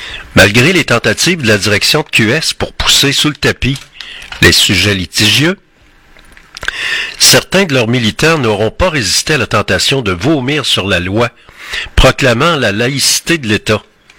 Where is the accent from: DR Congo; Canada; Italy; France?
Canada; Quebec; On est québécois, mais on ne l'est pas.